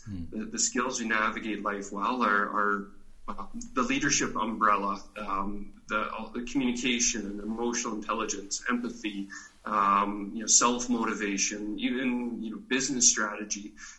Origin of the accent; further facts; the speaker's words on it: Calgary, Alberta, Canada; Went to university and did a lot of my growing up in Calgary, Alberta, Canada, and graduated university in 1997.